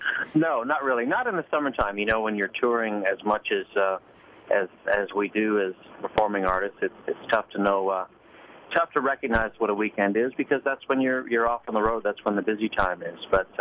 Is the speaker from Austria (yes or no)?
no; Canada; growing up in Canada and being a fan of not just country music